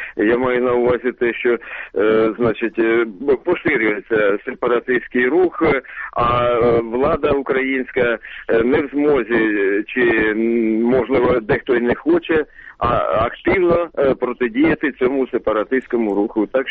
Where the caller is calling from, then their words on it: Chernihiv Oblast, Ukraine; Чернігівщина.